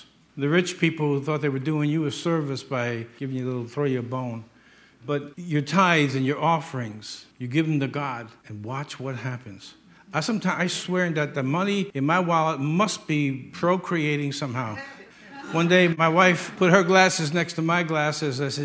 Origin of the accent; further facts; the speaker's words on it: United States; I'm an American, and I'm a Christian, and I know my history, and I know my Bible.